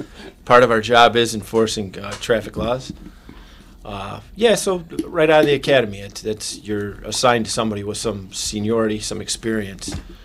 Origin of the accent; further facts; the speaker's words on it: Dearborn Heights, Michigan, United States; Yeah, I was born in Dearborn Heights, Michigan. My mom and dad still live there. Went to high school at Divine Child in Dearborn. Went to college in Kalamazoo.